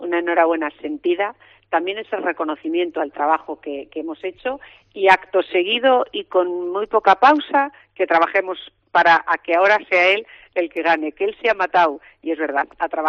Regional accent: Santander, Cantabria, Spain; defendiendo a los santanderinos que también somos cántabros

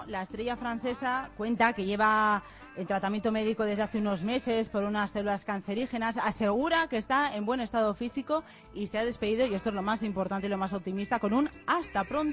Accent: Basque Country, Spain; yo soy vizcaína, bilbaíno ya

